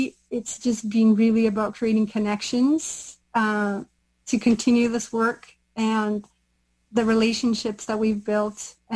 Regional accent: Brazil; now in Canada; I'm originally from Brazil. My background is Italian, Portuguese, Brazilian Indigenous, and Lebanese. And I've been in Canada almost 20 years.

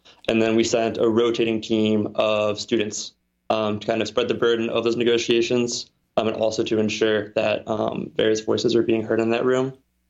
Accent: United States; And being an American complicit in this and being a student at an institution complicit in this genocide directly

